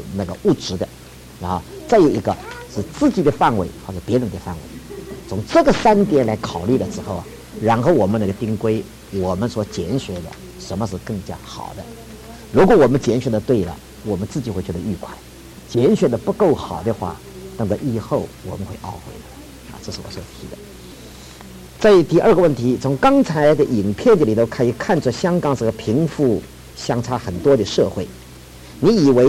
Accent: China; 这我是中国人，我们都是中国人啊。

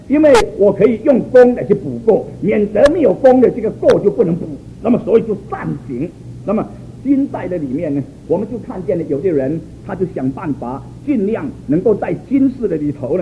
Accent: Jinjiang, Fujian, China; 在我们家乡晋江要还局的时候

